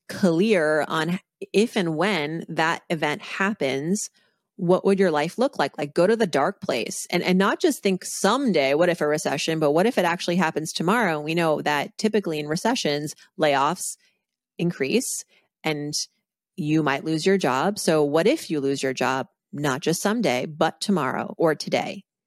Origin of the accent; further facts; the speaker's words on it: Massachusetts, United States; You know, growing up on the East Coast in Massachusetts, you know, skiing and ice skating were all the rage.